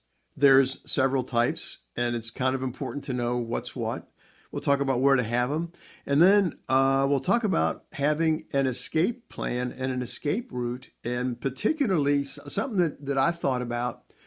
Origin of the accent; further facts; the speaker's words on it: Chicago, Illinois, United States; I grew up in Chicago, right?